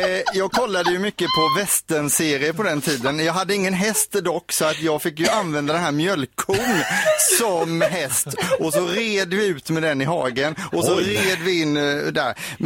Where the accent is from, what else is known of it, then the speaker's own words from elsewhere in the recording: Karlskrona, Blekinge, Sweden; Från början så kommer jag från Karlskrona, en bondgård utanför Karlskrona. Så jag är uppväxt med kor och sådana grejer då.